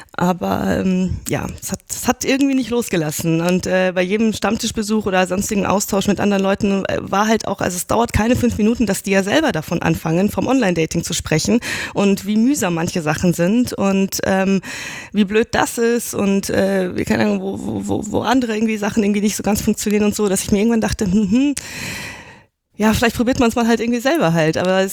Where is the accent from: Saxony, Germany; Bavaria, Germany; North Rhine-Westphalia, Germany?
Bavaria, Germany; Munich; now in Hesse, Germany; Ich bin ja seit neuestem erst in Hessen. Ich bin Münchnerin.